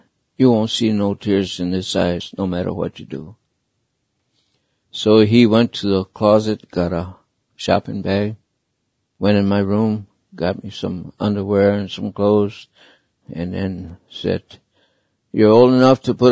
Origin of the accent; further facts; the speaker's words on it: United States; I am from the Navajo Nation.